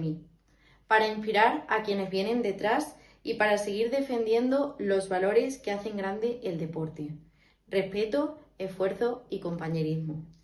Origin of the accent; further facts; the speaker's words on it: Extremadura, Spain; gracias a mi tierra, Extremadura